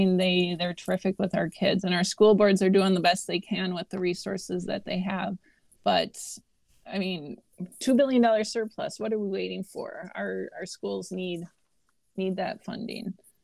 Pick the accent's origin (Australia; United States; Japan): United States; Wausau, Wisconsin; also born or lived in Green Bay; So my parents divorced when I was really young, and my mom and I moved to Wausau, where I grew up, and I graduated from Wausau East High School in 1995.